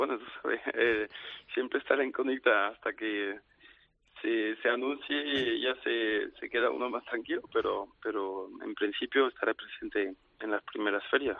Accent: Arles, Provence-Alpes-Côte d'Azur, France; Hacerlo en mi tierra, en Arles, también fue muy bonito

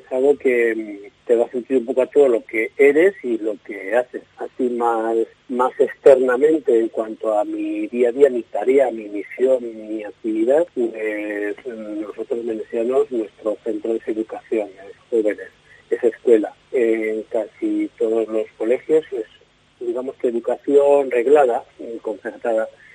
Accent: Cervatos, Cantabria, Spain; desde 10 años yo empecé a estudiar en una escuelita en mi pueblo, Cervatos, a 5 kilómetros de Reynosa

